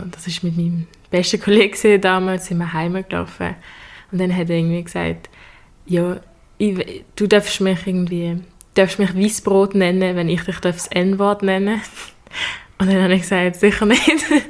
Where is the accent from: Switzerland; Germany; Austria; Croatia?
Switzerland; Arlesheim, Basel-Landschaft; ich bin in Arlesheim aufgewachsen, in einem Dorf auf dem Land und es ist wie klar, dass ich die Einzige gesehen bin, die nicht weiss ist damals.